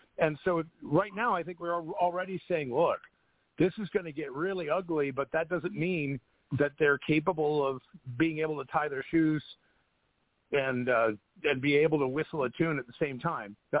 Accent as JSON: {"language": "English", "region": "California", "country": "United States", "tie": "born or raised there", "said": "Well, and I grew up in Orange. I grew up in Orange County, right next door."}